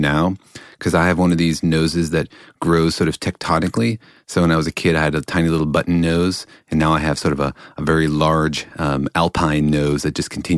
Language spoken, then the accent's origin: English; Los Alamos, New Mexico, United States; You know, I grew up in Los Alamos, and there are all these pictures of what it looked like during World War II.